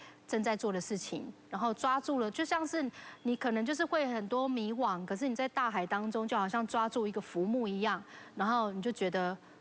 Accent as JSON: {"language": "Chinese", "region": "Taichung", "country": "Taiwan", "said": "环山部落的泰雅族人，然后很高兴可以来到这里跟就是大家一起分享。那我其实是环山部落，你可以看到就是这张照片，就是我们的家乡啦，我们的部落。"}